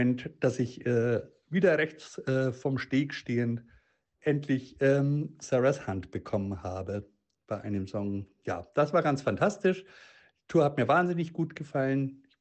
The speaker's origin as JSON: {"language": "German", "town": "Nuremberg", "region": "Bavaria", "country": "Germany", "tie": "born there", "said": "Nürnberg, das ist meine Geburtsstadt."}